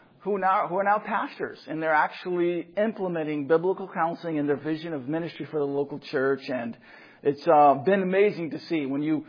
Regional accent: Washington, United States; growing up in Washington State and having to go mow the lawn and do all those things

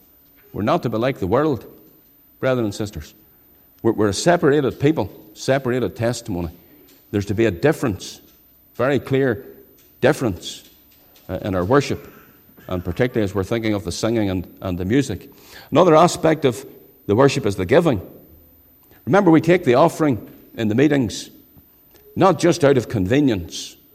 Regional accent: Saintfield, Northern Ireland, United Kingdom; When I was a lad growing up in the Presbyterian Church in Saintfield

